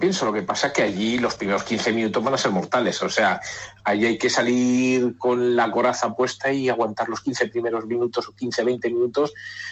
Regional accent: Barcelona, Catalonia, Spain; Jo sóc de Barcelona, però porto ja aquí 20 anys i ja tinc el cor groguet.

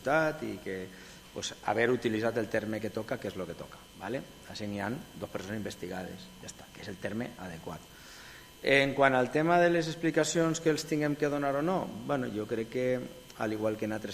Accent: Villarreal, Valencian Community, Spain; perquè a mi el gran problema en el nom del meu poble el tinc en la R mayúscula i en el guioner del mig, de forma permanent. Allà on vaig. Villarreal en una R enorme o llevant el guió del mig.

